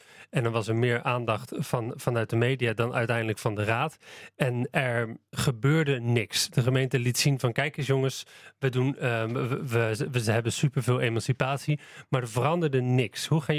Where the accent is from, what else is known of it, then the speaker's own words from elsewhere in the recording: Apeldoorn, Gelderland, Netherlands; Ik kom uit Apeldoorn en daar hadden ze dit ook.